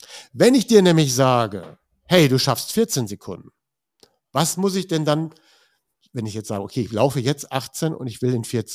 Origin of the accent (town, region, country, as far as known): Germany